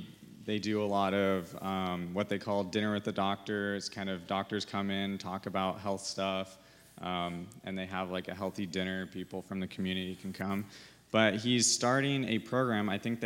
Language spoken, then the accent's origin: English; Washington, United States; born there; I was born in Washington.